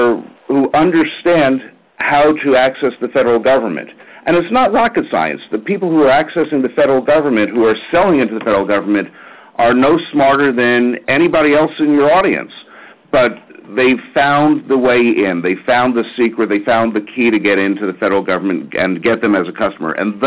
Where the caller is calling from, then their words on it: Bethesda, Maryland, United States; I'm in Bethesda, Maryland, inside the Capitol Beltway.